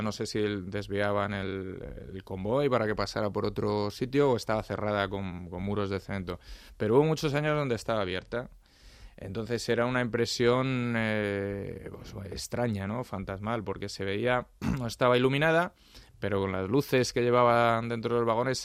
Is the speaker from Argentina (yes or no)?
no; Madrid, Community of Madrid, Spain; Yo soy de Madrid, sí. Mi familia nuclear, digamos, va bien, mis padres, mi hermana y tal, vivíamos en Pacífico y mis abuelos en Cuatro Caminos.